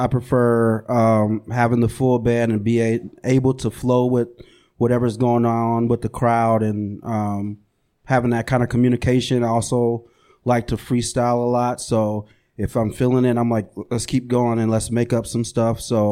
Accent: Flint, Michigan, United States; I'm from Flint and I went to like local things there

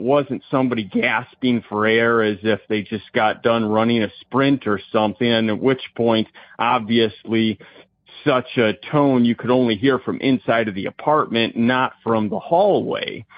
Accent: Indiana, United States; I'm from Indiana.

